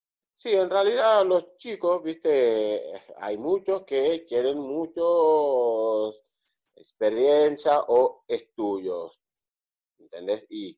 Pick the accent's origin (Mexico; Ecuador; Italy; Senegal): Senegal; como que somos una colonia francesa, hasta el 4 de abril de 1960 que tomamos la independencia, Senegal